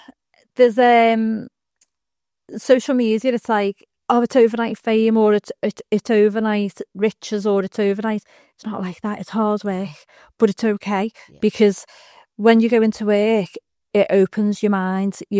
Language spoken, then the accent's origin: English; Liverpool, North West England, United Kingdom; born or raised there